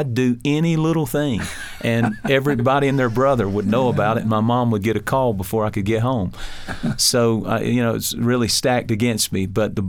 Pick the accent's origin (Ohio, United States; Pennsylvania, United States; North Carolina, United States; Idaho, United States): North Carolina, United States; You know, I'm from Eastern North Carolina. I lived in a cornfield. My parents lived there for a while.